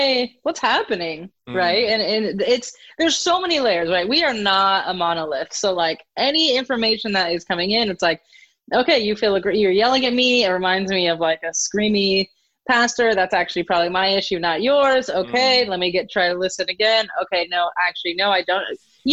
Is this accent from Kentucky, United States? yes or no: no; Long Beach, California, United States; also born or lived in Whittier; So I was born in California. I lived there till I was 10, very much in the church.